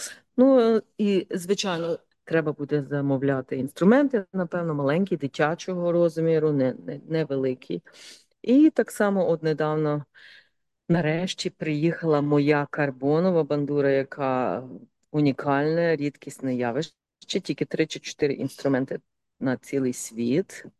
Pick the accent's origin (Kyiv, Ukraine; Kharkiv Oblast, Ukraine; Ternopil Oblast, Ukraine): Ternopil Oblast, Ukraine; Khorostkiv; moved away as an adult; now in Australia; я з Хоросткова, з Тернопільської області.